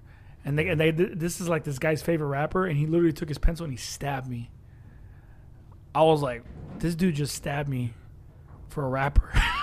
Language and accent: English; Long Beach, California, United States; when I was growing up in Long Beach, you had, there was like Crips that would like, they would sweat you if you're Hispanic.